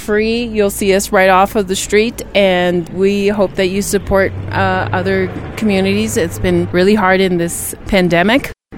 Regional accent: United States; now in New Mexico, United States; We are from the Northern Navajo Reservation, but we live and reside in New Mexico.

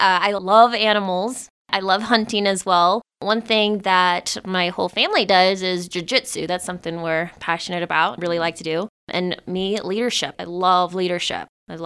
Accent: Dodge City, Kansas, United States; now in San Luis Valley, United States; I'm from Dodge City, Kansas.

